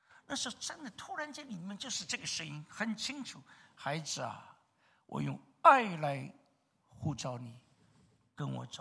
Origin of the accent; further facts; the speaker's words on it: Shanghai, China; moved away as an adult; now in Europe; 我生在上海，长在上海，以后到东北念书，以后到武汉，到洛阳，到广州，飘来飘去。我飘到欧洲，